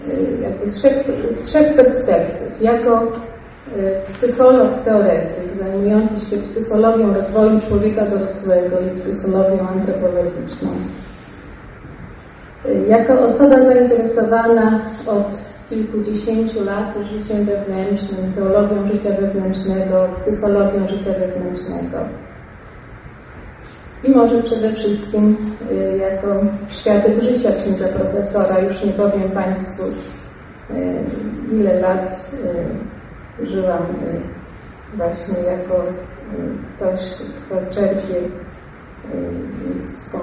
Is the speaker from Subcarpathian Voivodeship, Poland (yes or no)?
no; Białystok, Podlaskie Voivodeship, Poland; jestem białostoczanką z krwi i kości, że tam są groby moich przodków.